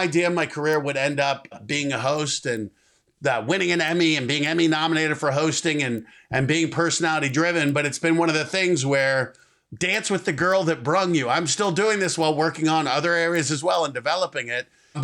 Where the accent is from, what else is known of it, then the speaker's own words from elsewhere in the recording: Denver, Colorado, United States; I remember growing up in Denver, which is not a small town, but I didn't know anyone in entertainment.